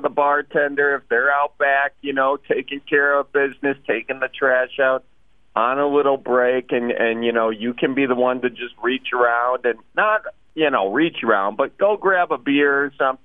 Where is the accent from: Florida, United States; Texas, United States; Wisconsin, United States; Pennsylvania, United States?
Wisconsin, United States; Milwaukee; I'm not from Manitowoc myself. That's up the ways a bit, up the shore. I'm from the Milwaukee area. I do have family in Trivers.